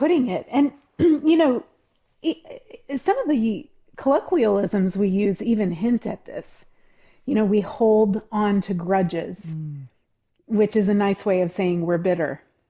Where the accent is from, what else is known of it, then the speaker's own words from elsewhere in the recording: Decatur, Illinois, United States; also born or lived in Bloomington / Normal; So I grew up in Central Illinois. Your guests today might not know my married name, but … I was born in Bloomington, spent my earliest years in Normal, and then really spent all of my childhood in Decatur.